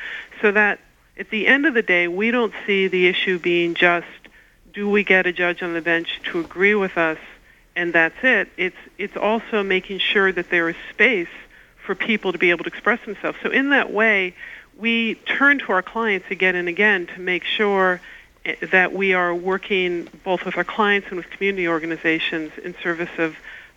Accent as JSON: {"language": "English", "town": "Washington", "region": "District of Columbia", "country": "United States", "tie": "born or raised there", "said": "Well, I grew up in Washington, D.C., and I spent my childhood going to civil rights demonstrations, anti-war demonstrations, having our house filled with demonstrators."}